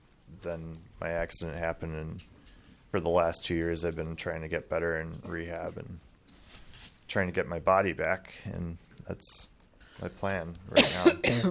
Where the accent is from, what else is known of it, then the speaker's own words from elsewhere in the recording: Excelsior, Minnesota, United States; I'm from Excelsior, Minnesota, and I'm 28 years old.